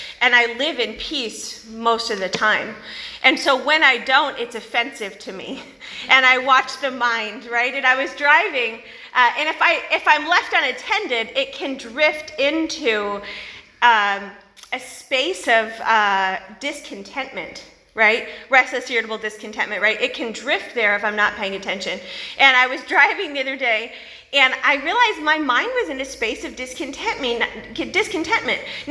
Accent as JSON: {"language": "English", "region": "the South", "country": "United States", "accent": "Southern", "said": "I'm from the South of the United States, not California. So I come from Tennessee, Alabama, Arkansas."}